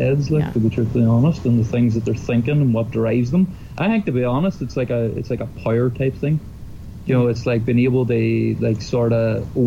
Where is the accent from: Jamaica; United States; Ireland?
Ireland; because I'm from Ireland, they think that it was drink-related.